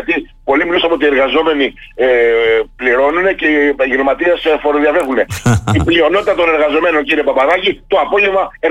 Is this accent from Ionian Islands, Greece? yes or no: no; Chania, Crete, Greece; έχει αλλάξει η εικόνα μας, η φιλοσοφία μας, που ζούσαμε σαν Χανιώτες.